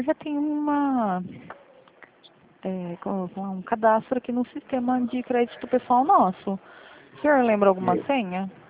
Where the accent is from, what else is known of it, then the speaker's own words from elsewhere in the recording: Rio Claro, São Paulo, Brazil; eu sou de Rio Claro, São Paulo, aqui é 19.